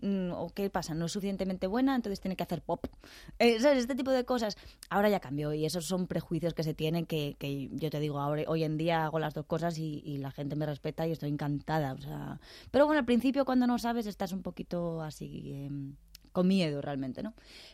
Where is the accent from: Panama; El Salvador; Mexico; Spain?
Spain; moved away as an adult; now in United Kingdom; he echado mucho de menos mi tierra otra vez, y dije yo, bueno, ahora es el momento de volverme a España.